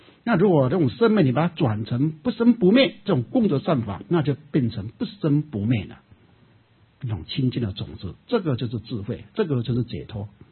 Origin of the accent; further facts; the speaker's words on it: China; 或者我们中国人讲的圣贤之道